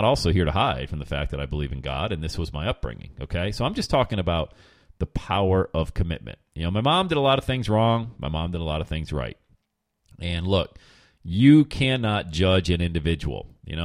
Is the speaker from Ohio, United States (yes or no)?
no; Bradford, Pennsylvania, United States; Back when I was growing up in Bradford, Pennsylvania, being raised the youngest of 8 kids with my mom